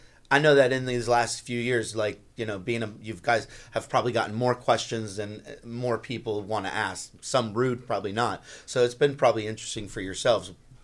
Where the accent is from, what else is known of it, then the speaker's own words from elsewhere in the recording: Florida, United States; I mean, we grew up in South Florida, I would think most of us, you know?